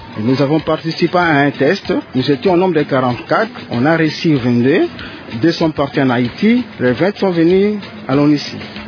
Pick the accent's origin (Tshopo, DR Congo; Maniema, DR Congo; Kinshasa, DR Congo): Tshopo, DR Congo; Kisangani; born there; Comme j'avais dit auparavant, je suis né à Kisangani.